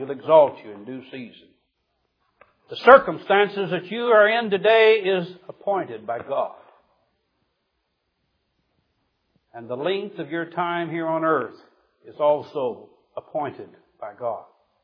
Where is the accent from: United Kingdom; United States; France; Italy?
United States; Missouri; When I was a child growing up in Southwest Missouri